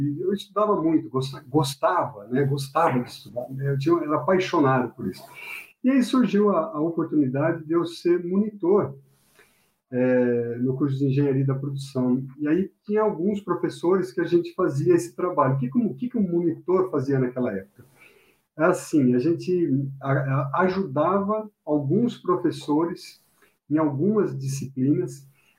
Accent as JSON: {"language": "Portuguese", "region": "São Paulo", "country": "Brazil", "said": "eu sou de São Paulo"}